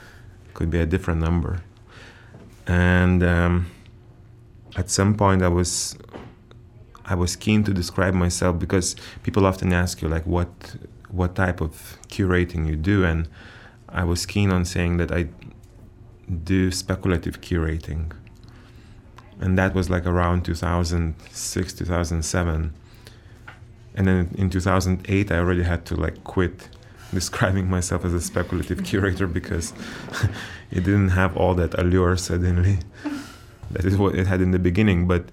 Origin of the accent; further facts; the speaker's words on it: Vilnius, Vilnius County, Lithuania; I grew up in Vilnius, which was, and it's still an interesting town, where I don't live anymore